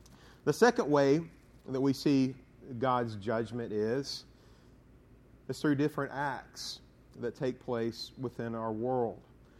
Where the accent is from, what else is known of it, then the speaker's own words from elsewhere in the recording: Coleman, Alabama, United States; I went back to my hometown in Coleman, Alabama, for a funeral for one of my friend's fathers.